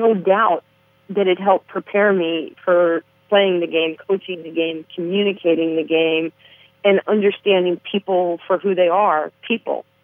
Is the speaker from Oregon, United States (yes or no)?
no; Harlem, New York, United States; I grew up playing in Harlem, and, you know, the joke always has been, you know, I'm the blackest white girl that you know, because of my growing up